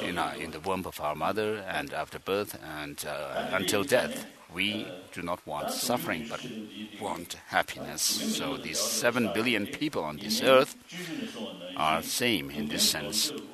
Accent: Lhasa, Tibet, China; also born or lived in Amdo; So I was born in Amdo, and then I came to Lhasa in my, when I was a small child, to Lhasa.

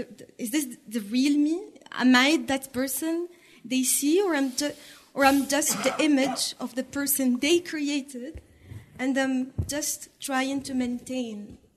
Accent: Morocco; English is a second language; from Morocco. I work in a community center in a neighborhood called Sidi Moumen.

